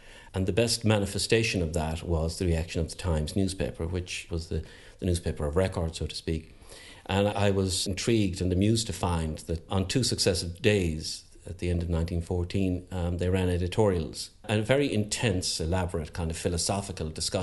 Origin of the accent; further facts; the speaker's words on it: Munster, Ireland; Well, I'm from Tipperary, so obviously growing up one was always intrigued when you watched movies.